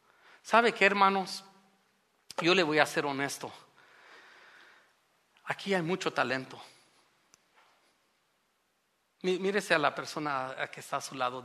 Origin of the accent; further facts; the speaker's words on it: Mexico; como mexicanos podemos amar a nuestros hermanos centroamericanos